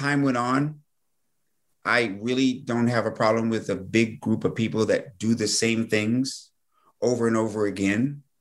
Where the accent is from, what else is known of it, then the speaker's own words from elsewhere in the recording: Washington, District of Columbia, United States; Well, I'm from Washington, D.C. Mm-hmm. Okay. So Washington, D.C., you know, black teenagers, you know, the thing was, you know, PCP was the thing.